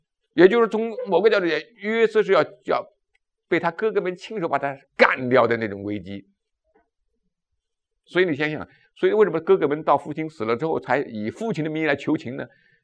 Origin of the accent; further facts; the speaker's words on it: China; 我们中国人为什么？我们惹不起，我们什么躲得起？